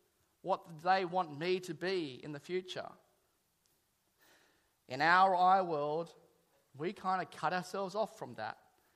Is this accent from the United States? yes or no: no; Crows Nest, New South Wales, Australia; born there; I was born in May 1975 in a run-down Catholic nunnery hospital in Crow's Nest.